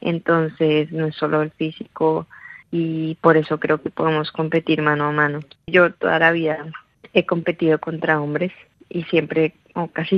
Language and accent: Spanish; Bogotá, Bogotá Capital District, Colombia; Fue en Bogotá, que yo nací y crecí en Bogotá.